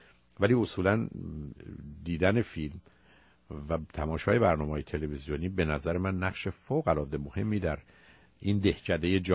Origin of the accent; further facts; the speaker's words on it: Iran; now in United States; ما به عنوان یه ایرانی